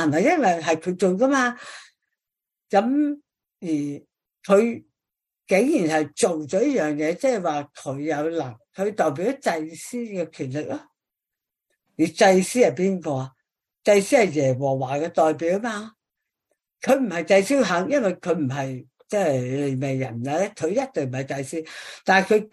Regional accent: China; 好似我哋中国人都系啦，

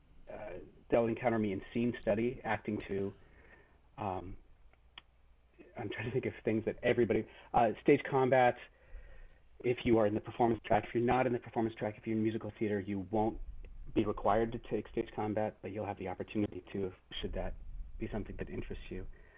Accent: Colorado, United States; So, I'm a transplant from the Midwest. I guess if you can consider Colorado the Midwest. I came from Colorado.

